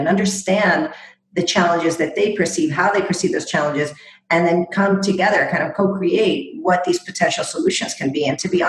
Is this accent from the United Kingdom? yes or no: no; El Salvador; I'm from El Salvador originally